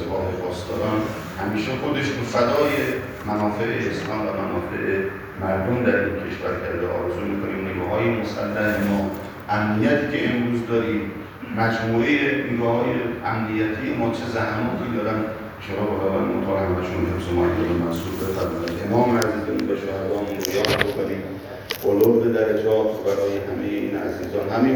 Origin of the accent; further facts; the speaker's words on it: Iran; به عنوان یک مسلمان، به عنوان یک شیعه علی ابن ابی طالب، به عنوان یک ایرانی